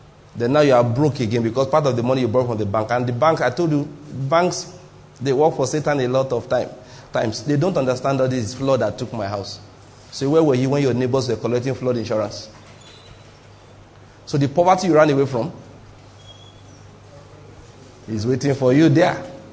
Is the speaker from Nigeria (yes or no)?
yes; Ondo, Nigeria; I was born in Ondo State, raised up there.